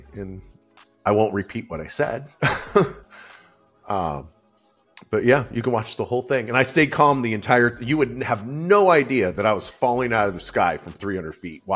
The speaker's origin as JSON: {"language": "English", "region": "Idaho", "country": "United States", "tie": "born or raised there", "said": "I grew up in Idaho and we're known for potatoes, and that was our favorite meal."}